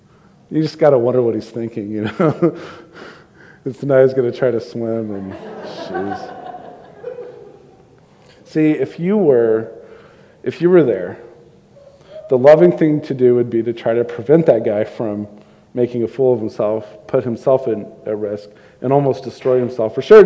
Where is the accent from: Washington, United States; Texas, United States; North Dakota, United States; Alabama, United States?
Texas, United States; Houston; I grew up in Houston, and the whole town was underwater, it seemed like.